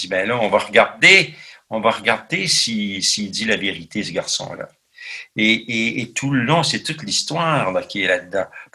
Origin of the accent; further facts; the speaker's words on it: Ottawa, Ontario, Canada; Je suis revenu chez nous à Ottawa.